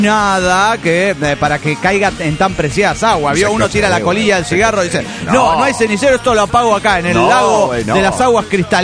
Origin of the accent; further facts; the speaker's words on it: Neuquén, Argentina; Hola amigos … de Neuquén, Argentina.